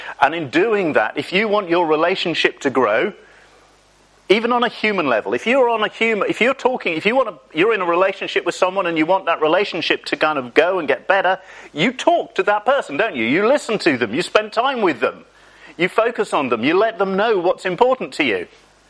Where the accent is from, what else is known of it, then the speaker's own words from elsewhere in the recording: England, United Kingdom; Because we're English and we've got this kind of like, I'm little, humble and meek and all the rest of it.